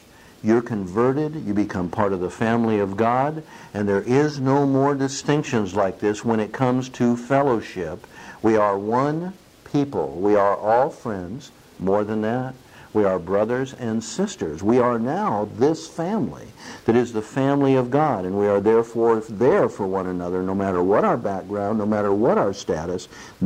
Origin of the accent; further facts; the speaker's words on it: California, United States; I remember when I went to Guyana, and I grew up in California. I was not used to prejudices